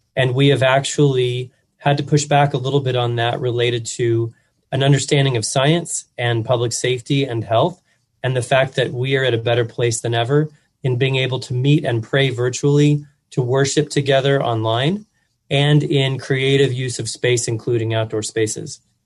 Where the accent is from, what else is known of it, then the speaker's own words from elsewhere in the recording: Oklahoma, United States; I grew up here in Oklahoma.